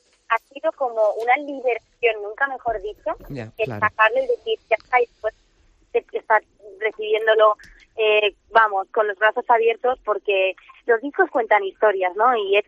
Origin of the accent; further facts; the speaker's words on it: Cantabria, Spain; Pues mira, primero, punto número uno, esto es mi tierra. Aquí es donde yo he escrito el 80-90% de mis canciones, ya lo sabéis. Siempre tengo esa referencia a nuestras playas, a ese aire tan puro que...